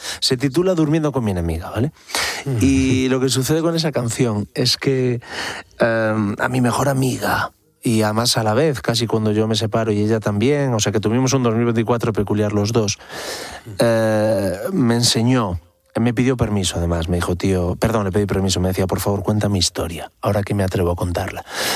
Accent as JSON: {"language": "Spanish", "town": "Pantín", "region": "Galicia", "country": "Spain", "tie": "born or raised there", "also_born_or_lived": "Ferrol", "said": "Yo nací en Ferrol, como te decía, pero sí. A los 4 años mi abuelo enferma de la memoria y el pulmón y me voy a vivir a una aldea llamada Pantín. Pantín tiene 50 casas"}